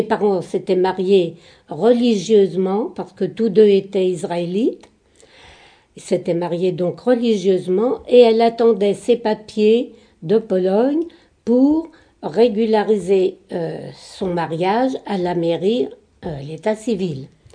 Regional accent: France; born there; Moi, je suis née en France

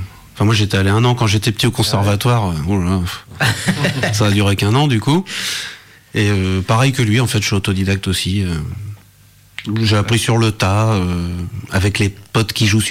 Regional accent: Paris, Île-de-France, France; et moi je viens de Paris

